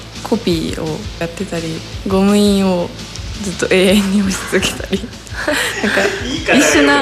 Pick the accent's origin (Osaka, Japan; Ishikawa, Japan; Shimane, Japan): Ishikawa, Japan; Kanazawa; 年齢は18歳です。出身は石川県です。石川の金沢市です。